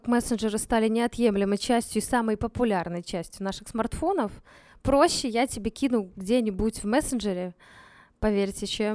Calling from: Minsk, Belarus; Ну, я из Минска вещаю

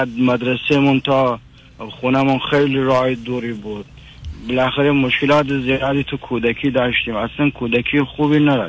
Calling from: Iran; من از ایران تماس میگیرم، حدوداً 40 سال سن دارم.

